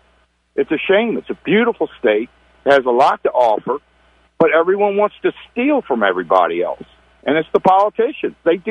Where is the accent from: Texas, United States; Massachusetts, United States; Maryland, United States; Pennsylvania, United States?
Maryland, United States; Annapolis; I grew up in Annapolis. I'm 65.